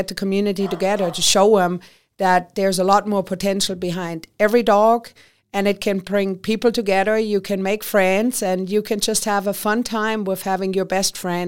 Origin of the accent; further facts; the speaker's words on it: Germany; now in United States; I moved here from Germany, and there's a lot weird things going on around here with dogs.